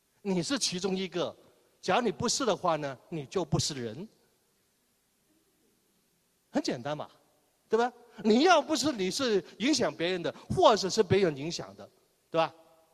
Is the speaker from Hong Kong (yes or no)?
yes; Hong Kong; 我们香港人最喜欢吃，真的，我研究过了